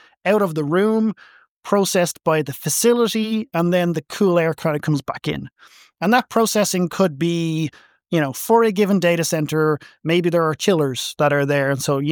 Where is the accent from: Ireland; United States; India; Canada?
Ireland; I'm from Ireland and it's a relatively temperate climate.